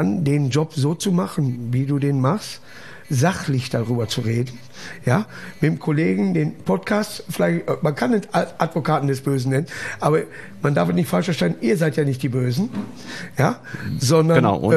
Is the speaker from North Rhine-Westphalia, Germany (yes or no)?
yes; Duisburg, North Rhine-Westphalia, Germany; Früher war bei uns in Duisburg Kroll Name.